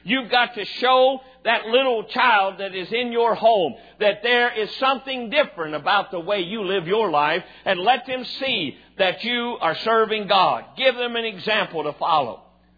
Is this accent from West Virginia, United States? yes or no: yes; Cross Lanes, West Virginia, United States; also born or lived in Brookhaven; when I was just a little guy growing up in Brookhaven and Cross Lanes, West Virginia